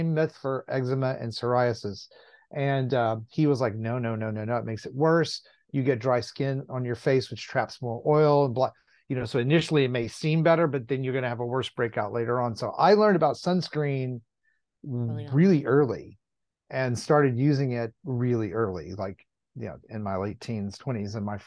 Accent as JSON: {"language": "English", "region": "Texas", "country": "United States", "tie": "born or raised there", "said": "I grew up in Texas."}